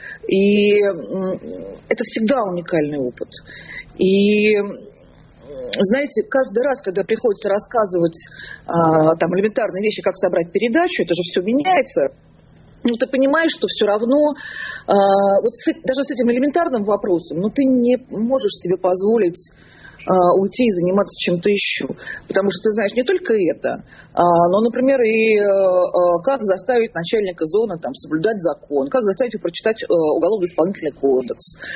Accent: Russia; что я вот такая россиянка

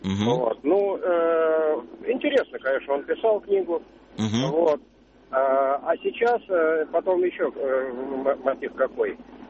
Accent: Moscow, Russia; я из Москвы.

